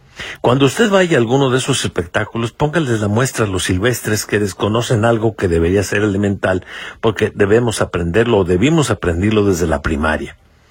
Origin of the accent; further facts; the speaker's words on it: Mexico; la historia de la bandera nacional es una historia interesante y que a todos nos incumbe como mexicanos.